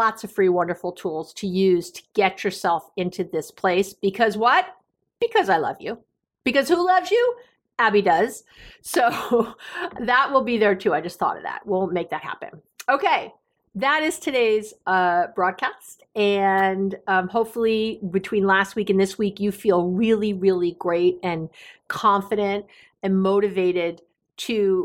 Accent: New York City, New York, United States; You know, growing up in New York City, traffic is, I don't mind traffic.

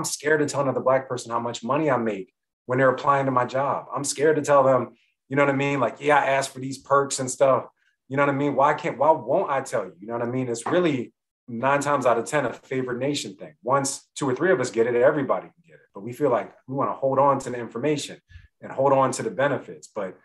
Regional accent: Philadelphia, Pennsylvania, United States; Yeah, I'm from Philly.

